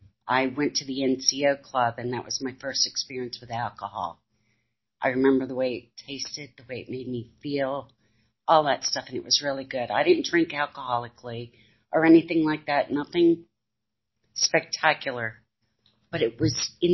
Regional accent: Richmond, Virginia, United States; born there; I was born in 1959 in Richmond, Virginia, to a Navy family. We traveled a lot.

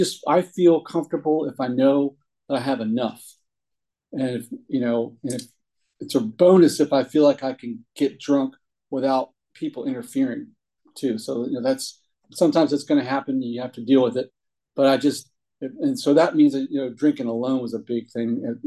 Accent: Williamsburg, Virginia, United States; also born or lived in Connecticut; And I drove from Richmond, but I'm from Williamsburg. I grew up there, spent part of my time growing up in Williamsburg. I also grew up part of my time in Connecticut.

